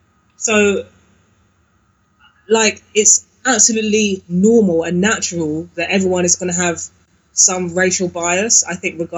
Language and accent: English; London, United Kingdom; I live in East London. I was raised in South London.